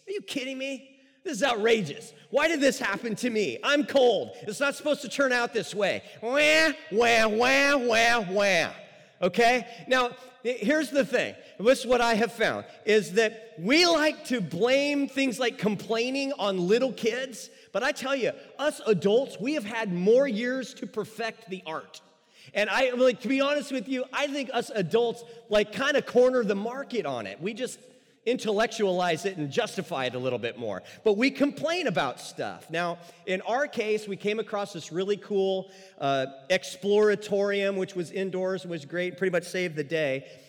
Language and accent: English; San Francisco, California, United States; I grew up in San Francisco, so kind of hometown for me